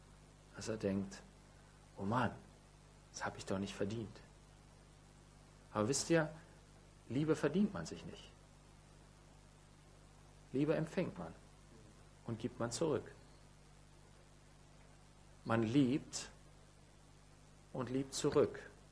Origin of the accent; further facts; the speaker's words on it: Germany; Weil wir sind Deutsche, die meisten von uns. Also nicht alle, die hier sitzen, sind Deutsche, aber viele von uns, die wir hier sitzen, sind Deutsche und haben eine deutsche Sicherheitsmentalität.